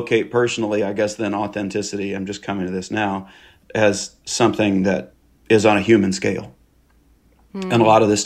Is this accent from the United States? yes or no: yes; Kansas, United States; I was born and raised in Kansas, and in a family that was of grassers, right, were people that really liked bluegrass music. I got to Arkansas about 12 years ago